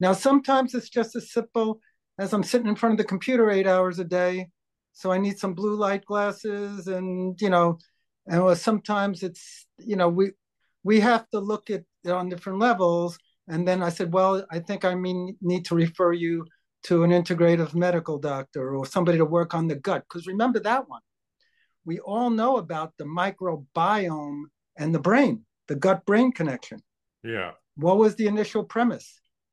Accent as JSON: {"language": "English", "town": "New York City", "region": "New York", "country": "United States", "tie": "born or raised there", "said": "I grew up in New York City. I went to a high school called Stuyvesant High School, which was a math and science high school."}